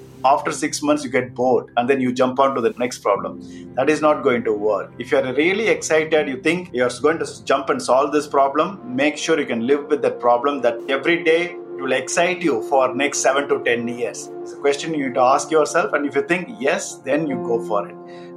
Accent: India; I come from India

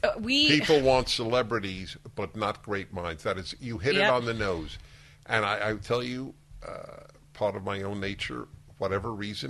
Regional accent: United States; I go, I'm a Jew from America, young Jew.

